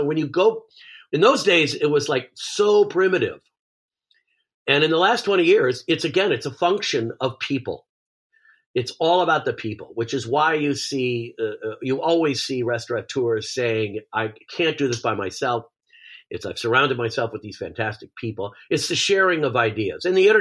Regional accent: New York, United States; now in Malibu, United States; You know, we live in Malibu, so surfing is a big deal here. And riding the wave. I grew up in New York, and actually we body surfed in Rhode Island.

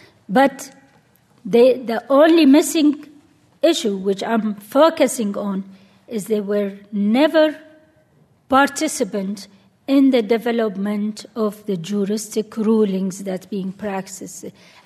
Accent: Syria; I come originally from Syria, that's considered a very, quote-unquote, moderate country in terms of the practice of Islam and the society there.

